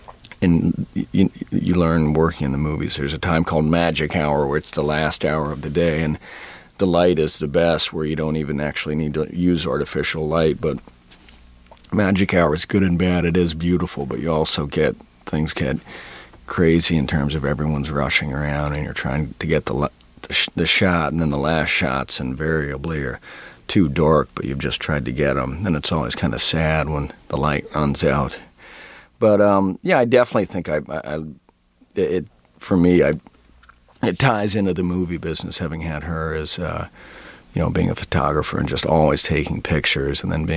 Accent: Texas, United States; born or raised there

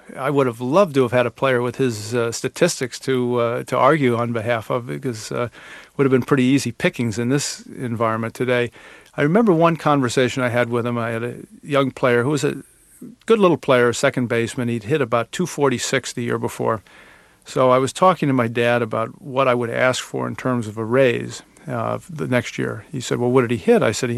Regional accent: Cleveland, Ohio, United States; So when we grew up in Cleveland, he was getting into his tennis career, if you will.

